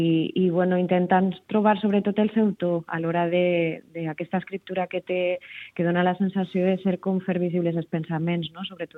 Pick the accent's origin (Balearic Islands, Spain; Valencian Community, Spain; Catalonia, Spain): Valencian Community, Spain; Picanya; jo m'he criat en Picanya, en un poblet que està allà a l'Horta Sud, que justament està arrelada a tot l'ambient de cooperatives de taronja allà en València.